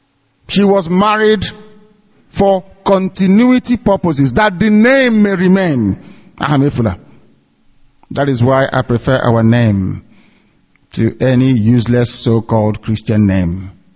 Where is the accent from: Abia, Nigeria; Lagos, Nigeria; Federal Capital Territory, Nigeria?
Abia, Nigeria; Isiama Afarauku; I come from Isiama Afarauku in Ibeku. That's where I come from.